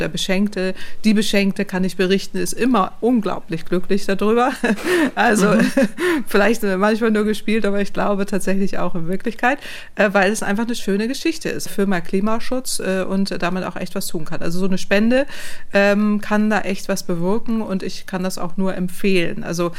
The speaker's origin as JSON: {"language": "German", "region": "Lower Saxony", "country": "Germany", "tie": "born or raised there", "said": "Ich komme aus der Moor-Gegend. Ich bin da aufgewachsen."}